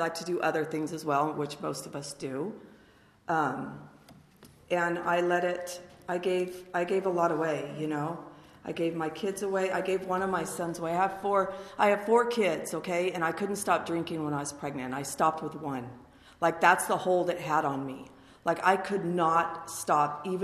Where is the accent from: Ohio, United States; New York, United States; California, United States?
California, United States; Palmdale; And I grew up right here in Palmdale.